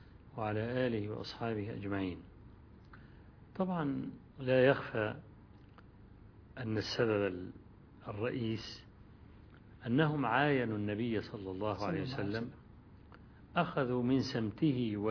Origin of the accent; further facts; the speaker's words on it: Egypt; لما بدأنا الدعوة عندنا في مصر